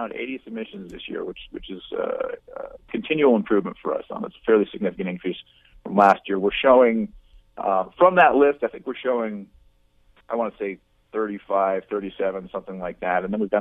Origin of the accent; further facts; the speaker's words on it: California, United States; I grew up in the Bay Area, California, in Sonoma County, which, of course, everybody considers the wine country.